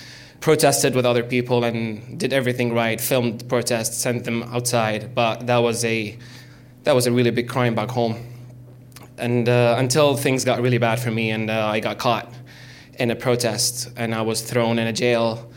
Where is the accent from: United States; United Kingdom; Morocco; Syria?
Syria; also born or lived in Riyadh, Saudi Arabia; we had to escape Saddam Hussein bombing Riyadh through the desert to Jeddah and then back to Syria, where we settled.